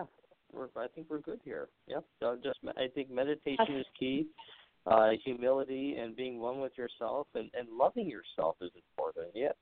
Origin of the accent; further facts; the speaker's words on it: Wisconsin, United States; accent: Wisconsin; Pardon my Wisconsin accent here.